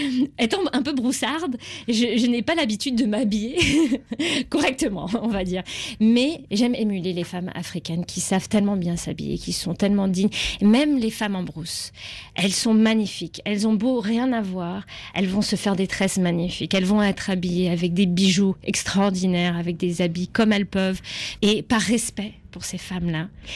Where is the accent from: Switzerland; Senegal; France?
Senegal; quand j'étais petite au Sénégal, j'ai eu des enfants qui m'ont jeté des pierres étant blanche.